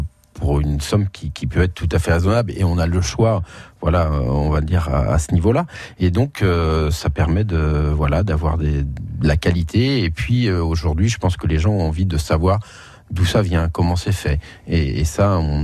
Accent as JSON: {"language": "French", "town": "Nantes", "region": "Pays de la Loire", "country": "France", "said": "Je suis nantais d'origine, donc j'ai toujours et je fais toujours pour la région."}